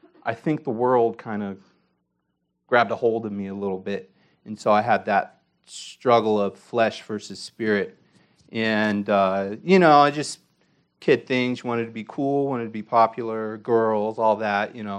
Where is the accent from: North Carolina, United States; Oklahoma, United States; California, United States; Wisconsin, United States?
California, United States; Turlock; I grew up in Turlock, California. That's where I met Eric, at Calvary Baptist Church.